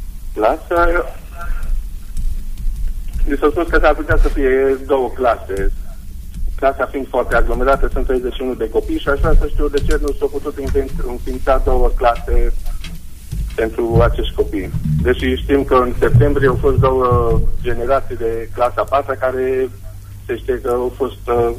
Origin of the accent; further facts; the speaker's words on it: Sighișoara, Mureș County, Romania; și sunt din Sighișoara